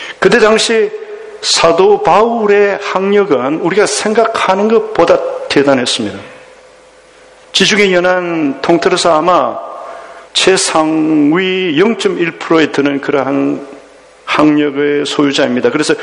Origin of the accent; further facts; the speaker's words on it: South Korea; now in New Zealand; 우리는 한국 사람입니다.